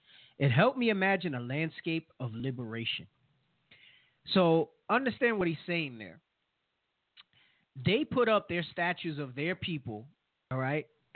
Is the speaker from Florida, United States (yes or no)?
yes; Orlando, Florida, United States; The monument in downtown Orlando, where I grew up, depicted a Confederate soldier, rifle his shoulder, towering above his surroundings.